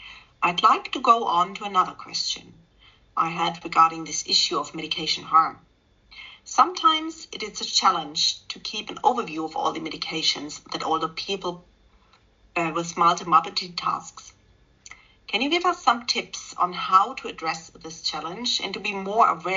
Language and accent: English; Nuremberg, Bavaria, Germany; English is a second language; I'm a geriatrician from Nuremberg in Germany.